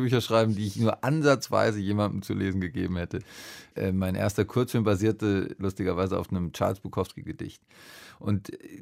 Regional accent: Hesse, Germany; ich bin in der Nähe von Frankfurt groß geworden

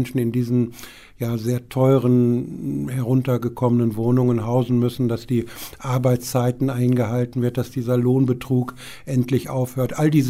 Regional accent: Rheda-Wiedenbrück, North Rhine-Westphalia, Germany; Treda-Wiedenbrück ist mehr, ist meine Heimat. Da lebe ich mit sehr viel Herzblut und Leidenschaft.

